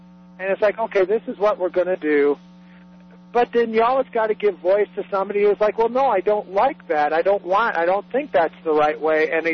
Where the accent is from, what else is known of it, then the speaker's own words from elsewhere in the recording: Colorado Springs, Colorado, United States; You know, I'm from Colorado Springs.